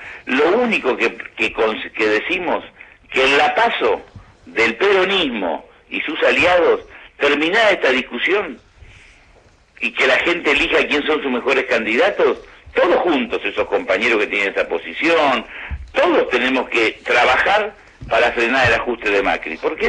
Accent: Lomas de Zamora, Buenos Aires Province, Argentina; Bueno, yo soy de Lomas

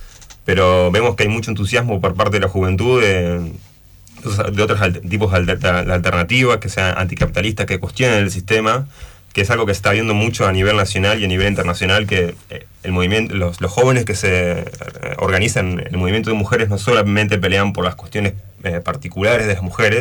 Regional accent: Concepción del Uruguay, Entre Ríos, Argentina; Soy de Concepción del Uruguay, sí. Nací ahí. Estuve estudiando ahí en la secundaria. También estuve estudiando en la UNER, uh-huh, allá de Concepción del Uruguay. Después me mudé a La Plata a estudiar filosofía.

